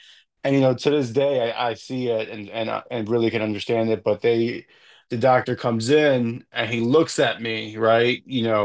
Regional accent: New York, United States; now in Upstate New York, United States; so, as far as myself … longtime New Yorker, very proud New Yorker, proud Boricua. Born and raised in the Lower East Side of Manhattan, shout out LES.

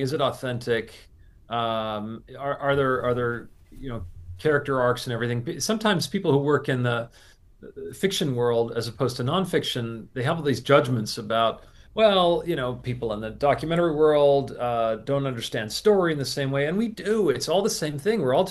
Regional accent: Canada; is I'm Canadian.

